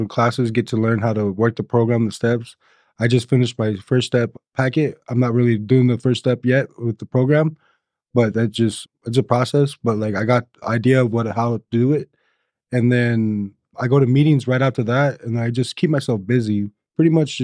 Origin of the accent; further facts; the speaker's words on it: Phoenix, Arizona, United States; I'm from Phoenix, Arizona, and the crowd I was hanging out with them, I just can never get clean.